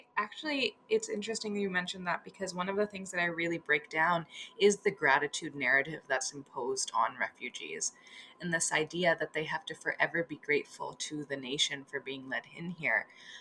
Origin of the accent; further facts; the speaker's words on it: Kingston, Ontario, Canada; And I am a Kingston native. I was born in Cataraqui.